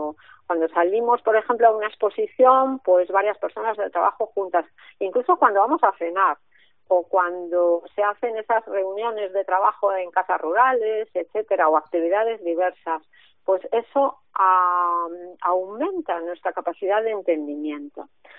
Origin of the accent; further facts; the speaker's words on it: Santander, Cantabria, Spain; moved away as an adult; now in Valladolid, Spain; yo por ejemplo, que soy de Santander, pues me vine a Valladolid a trabajar.